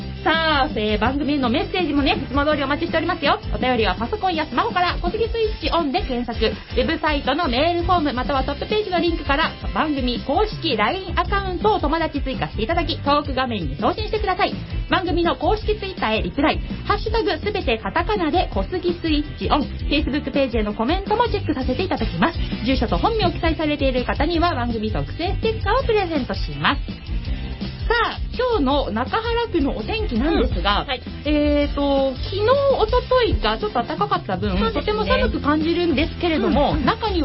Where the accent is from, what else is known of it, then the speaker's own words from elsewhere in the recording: Kawasaki, Kanagawa, Japan; 本日のお相手は川崎生まれ川崎育ち、自称夢見ヶ崎動物公園専属アイドル … のリーダー、おしゃべり担当